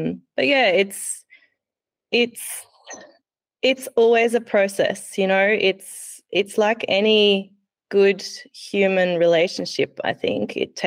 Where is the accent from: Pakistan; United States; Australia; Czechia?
Australia; also born or lived in Germany; I was born in Germany, and my sister as well. We came to Australia when we were young children, and On my mother's side, her heritage is German, as far as anyone can tell on one side.